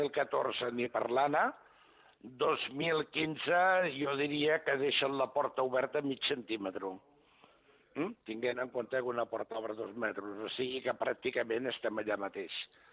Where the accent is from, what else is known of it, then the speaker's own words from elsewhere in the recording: Blanes, Catalonia, Spain; a Girona, per exemple, a Blanes, el meu poble